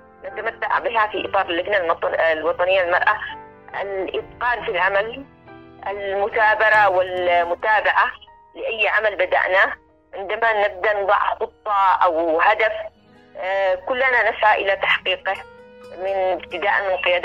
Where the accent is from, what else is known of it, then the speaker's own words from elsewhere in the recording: Yemen; أنا مواطنة يمنية عادية